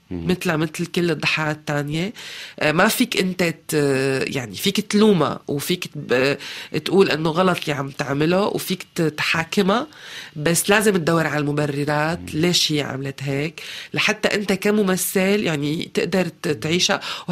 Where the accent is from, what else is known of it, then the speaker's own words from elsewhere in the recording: Syria; غير أنه الموضوع بالنسبة إلي كسورية مهم جدا وكان صعب على كل المستويات.